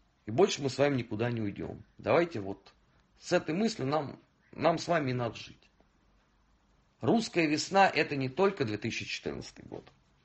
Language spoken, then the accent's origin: Russian; Russia; Ну, вернее, вы русские, да, я россиянин, если быть точным.